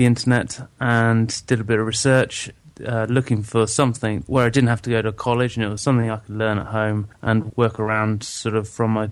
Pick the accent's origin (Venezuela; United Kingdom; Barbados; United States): United Kingdom; Rugby, West Midlands; I'm from Rugby and I'm on the plumbing course